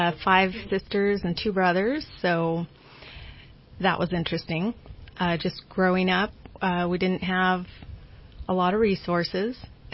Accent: Cottonwood, United States; I was born in Cottonwood. Yes, I realize there's no hospitals there, but a next-door neighbor delivered me for $100. So that's my roots, Cottonwood.

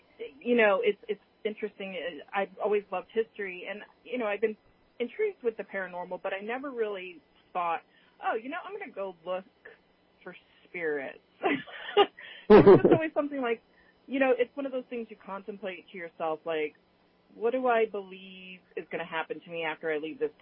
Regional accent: California, United States; I grew up in California, so I know what you mean.

